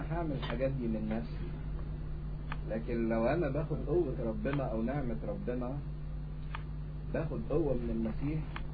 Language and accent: Arabic; Egypt